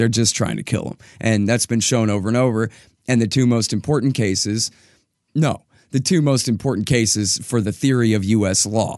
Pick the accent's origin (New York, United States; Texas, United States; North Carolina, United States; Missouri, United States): Texas, United States; So, I'm from Texas, and the Alamo is kind of a big deal, especially for people whose family go back a ways and whatever.